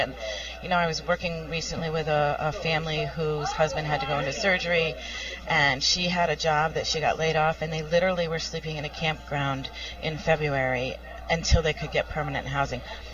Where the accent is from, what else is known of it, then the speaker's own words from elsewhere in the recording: Vermont, United States; because I'm from Rutland County.